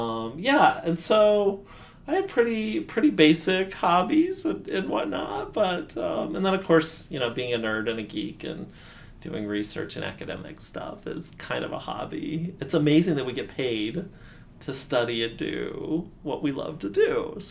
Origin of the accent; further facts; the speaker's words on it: Utah, United States; now in Kent, United States; So I grew up in Utah. Here, spent the first 20 years of my life on this coast, this part of the country. And I've spent the last 20 years in the Midwest.